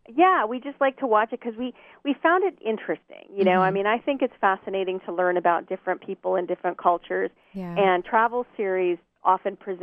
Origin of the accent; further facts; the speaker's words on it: San Diego, California, United States; also born or lived in New York; No, I was actually born and raised in San Diego in California.